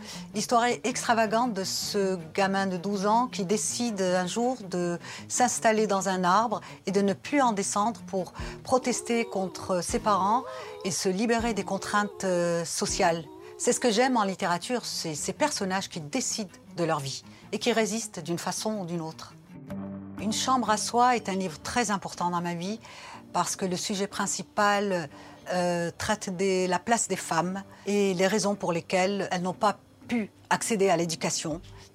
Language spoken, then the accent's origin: French; Morocco; J'ai grandi dans le Maroc des années 70. La liberté d'expression n'existait pas.